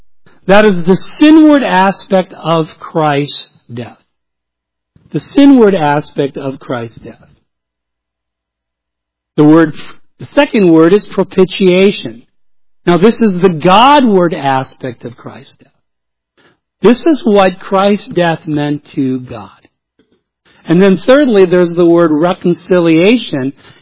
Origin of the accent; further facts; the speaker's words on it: Minnesota, United States; Though I came from the Iron Range of Minnesota, who has their own form of grammar, per se.